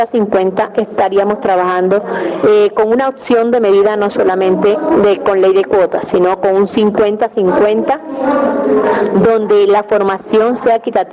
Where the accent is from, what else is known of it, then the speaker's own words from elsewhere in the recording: La Guajira, Colombia; Colombia es un palacio para todos, pero más linda es mi tierra, la Guajira.